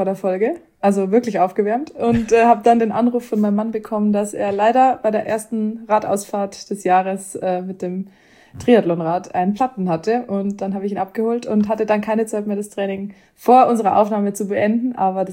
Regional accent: Töging, Bavaria, Germany; ist das Bronzeschwert meiner Heimatstadt Töging

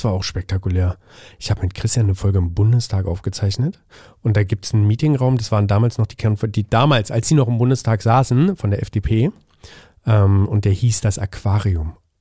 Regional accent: Berlin, Germany; born or raised there; also born or lived in Jena

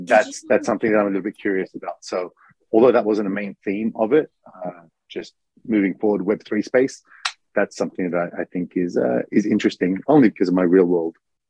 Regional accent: Melbourne, Victoria, Australia; Like, I'm from Melbourne. So in Melbourne City, people are walking to cafes lunchtime.

